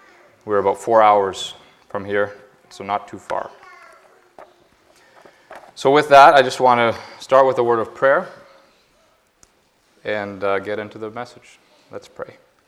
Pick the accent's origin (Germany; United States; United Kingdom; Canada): Canada; Eagle, Ontario; I come from Eagle, Ontario.